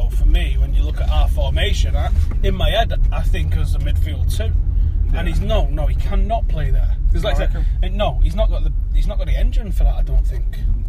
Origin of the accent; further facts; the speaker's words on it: England, United Kingdom; We are English. Oh, yes, this is what we were talking about, wasn't it? So, growing up, it was 4-4-2.